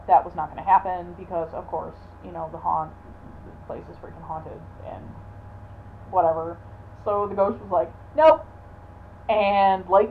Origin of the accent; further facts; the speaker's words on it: Canada; now in United States; I'm not originally from Wisconsin, I'm from Canada